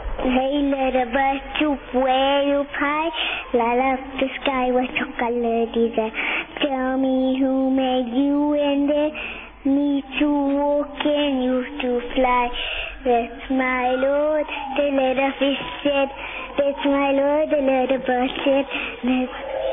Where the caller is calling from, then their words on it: Kensington, Gauteng, South Africa; From Kensington.